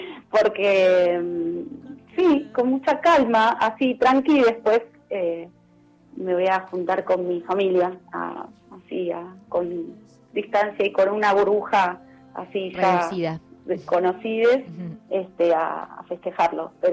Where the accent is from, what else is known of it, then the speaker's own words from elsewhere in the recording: Argentina; yo como mujer argentina